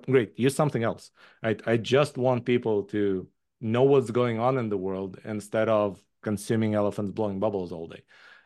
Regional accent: Israel; English is a second language; moved away as an adult; also born or lived in Soviet Union; I moved to Israel when I was six. So basically, I grew up in Israel all the way through my bachelor's degree. I lived there. Then I moved to Japan for a year

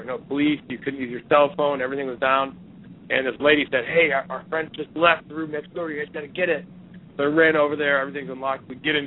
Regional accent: Michigan, United States; I always wanted to use what we learned a long time ago growing up in Michigan, doing those snow caves for the polar bear camp out.

